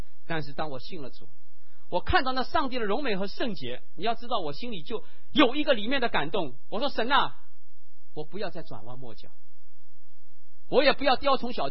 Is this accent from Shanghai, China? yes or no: yes; Shanghai, China; 上海人的市井气，上海人的小家子气，我都有。